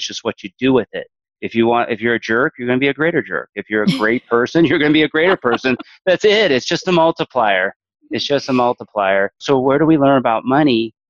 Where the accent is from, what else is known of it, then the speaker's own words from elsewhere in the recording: Morristown, New Jersey, United States; I grew up in Morristown, New Jersey, and I always thought it'd be so cool to be like a rancher, work on a farm.